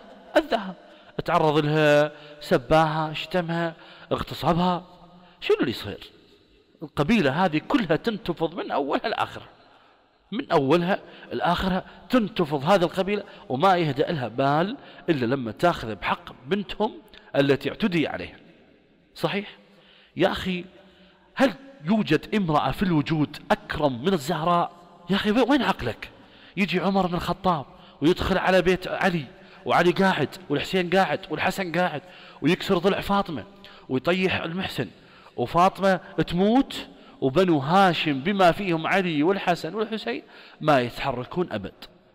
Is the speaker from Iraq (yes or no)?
yes; Iraq; أنا رجل عراقي وإحنا من العراق يا أخي